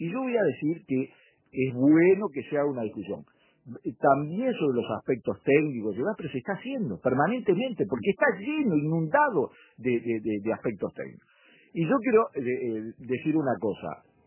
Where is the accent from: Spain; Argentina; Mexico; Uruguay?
Uruguay; somos capaces, los uruguayos, de poner en riesgo un valor que es fundamental para nosotros